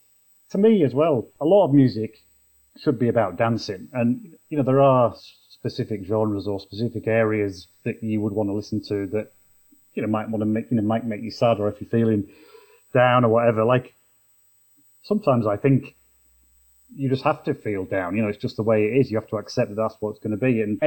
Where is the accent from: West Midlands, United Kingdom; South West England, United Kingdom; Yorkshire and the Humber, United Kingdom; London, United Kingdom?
Yorkshire and the Humber, United Kingdom; I can remember going to the fair, our local fair, where I was brought up in Yorkshire